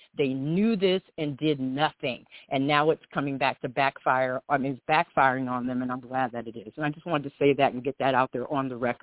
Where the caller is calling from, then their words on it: Las Vegas, Nevada, United States; I'm calling from Vegas.